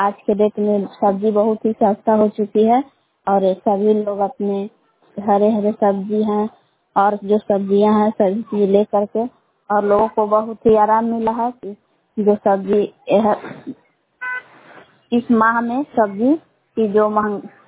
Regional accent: Bihar, India; ग्राम बेलाल जिला कैमूर भभुआ का निवासी हूँ।

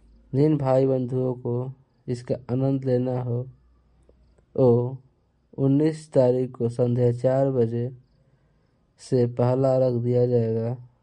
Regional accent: Kosihan, India; ये हमारा कोसिहान का सोनघाट है और हमारे गांव में छठ पूजा बहुत ही धूमधाम से मनाया जाता है।

